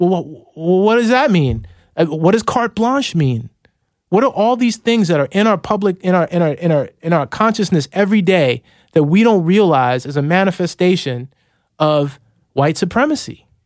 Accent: Silver Spring, Maryland, United States; And I remember that growing up in the inner city. I came from Silver Spring, Maryland. I fucking sound funny.

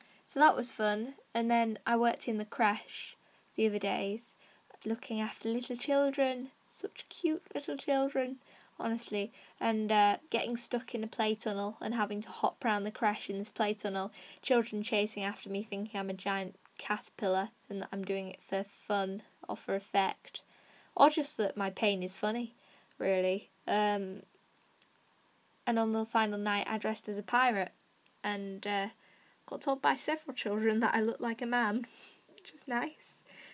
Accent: Northern England, United Kingdom; accent: northern; Despite the dudes at the top making fun of my northern accent, apparently I'm really northern

